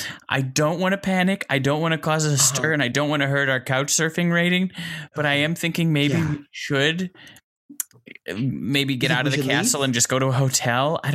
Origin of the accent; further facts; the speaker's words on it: Canada; That's one of Canada's. I played that growing up in Canada and I loved it.